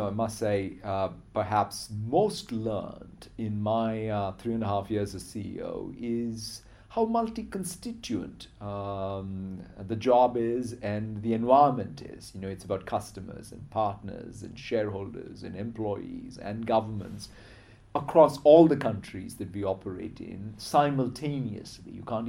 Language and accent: English; India; cricket is something that I grew up with in India